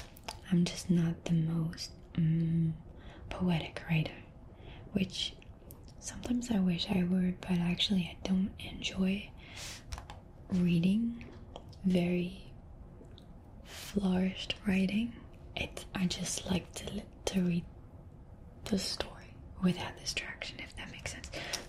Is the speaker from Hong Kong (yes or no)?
no; France; English is a second language; I grew up in France in high school.